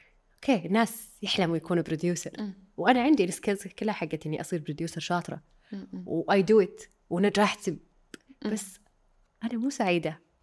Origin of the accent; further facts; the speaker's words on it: Egypt; وإحنا عندنا في مصر، عندنا عقد الشهادات واجد.